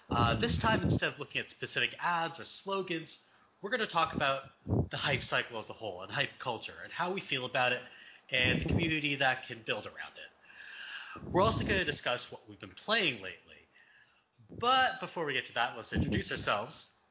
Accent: Canada; now in United States; I'm from Canada. I wasn't built for SoCal.

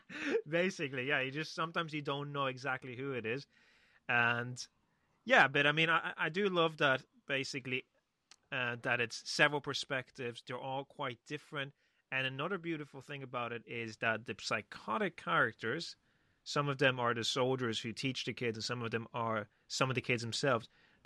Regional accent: Spain; English is a second language; I grew up in Spain

